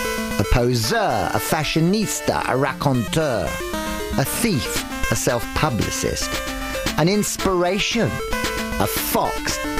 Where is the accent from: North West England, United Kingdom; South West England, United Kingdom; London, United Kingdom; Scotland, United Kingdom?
London, United Kingdom; Stoke Newington; I grew up in Stoke Newington, a village in North London, a place that had its own world and history. I lived with a tyrannical grandmother, a woman who spoke in English and pidgin, French and Portuguese. Here in a house on Highbury New Park